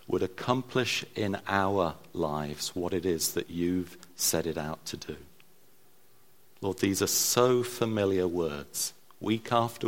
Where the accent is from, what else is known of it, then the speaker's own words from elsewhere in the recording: United Kingdom; I'm British, you notice, you know, that's not the sort of British thing to do.